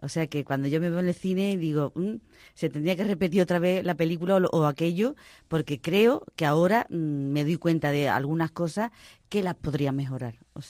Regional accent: Seville, Andalusia, Spain; ejerzo de andaluza y ejerzo de sevillana porque yo siempre lo primero que digo que soy de Sevilla, donde está el manantial del arte

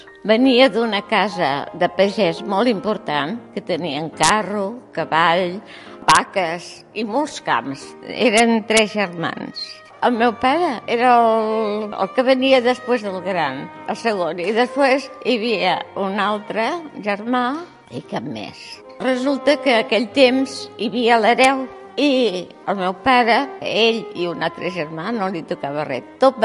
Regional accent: Badalona, Catalonia, Spain; born there; He nascut a Badalona i tinc 90 anys. Ara estic a Can Roqui Pi. Fa 10 anys ja.

